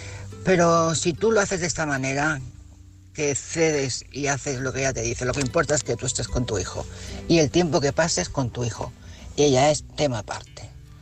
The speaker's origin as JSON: {"language": "Spanish", "region": "Asturias", "country": "Spain", "said": "soy asturiana."}